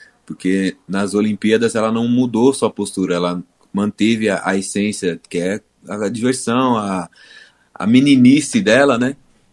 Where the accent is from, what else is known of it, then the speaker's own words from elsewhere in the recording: São Paulo, Brazil; Em São Paulo mesmo, Zona Norte, Vila Maria, né, sou cria aqui do Carandiru Family, né, a pista de skate onde era a antiga casa de detenção, também cria do Sacolão Skate, e aí vim daqui, essa é a minha área.